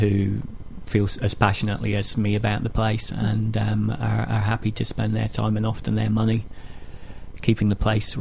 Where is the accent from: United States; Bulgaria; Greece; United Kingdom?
United Kingdom; East Midlands; moved away as an adult; also born or lived in Scotland; now in New Zealand; I grew up in the Peak District in Derbyshire, near Sheffield, north of England.